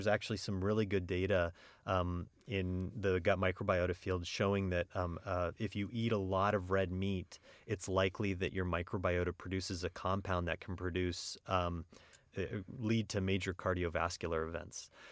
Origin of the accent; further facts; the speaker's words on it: California, United States; I grew up in California and like to eat organic and you know, really like vegetables.